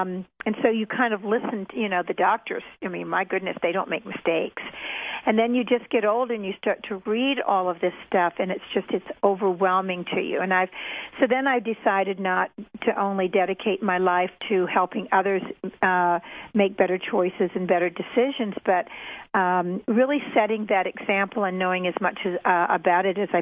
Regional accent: Canada; born there; My mother and father were divorced. I was born in Canada. My mother had moved to Canada when she was a young girl

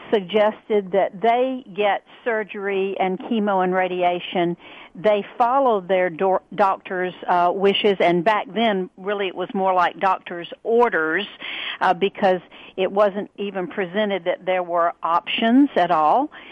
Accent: the South, United States; because I live in the South and was born and raised in the South.

